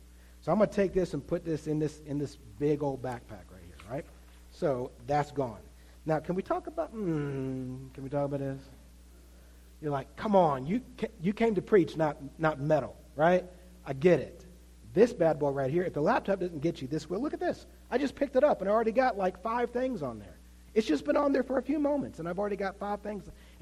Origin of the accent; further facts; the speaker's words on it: Wytheville, Virginia, United States; If you didn't know, I grew up in Wytheville, Virginia. Anybody here know where Wytheville is?